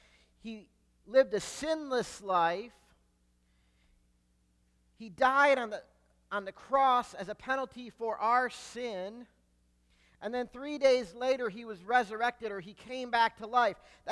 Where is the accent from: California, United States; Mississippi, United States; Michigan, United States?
Michigan, United States; I come from Michigan. We don't have much claim to anything sports.